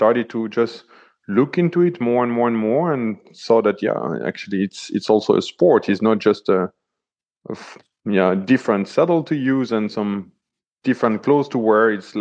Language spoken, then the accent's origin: English; France; now in Belgium; I'm from France, but I'm located in Belgium with my wife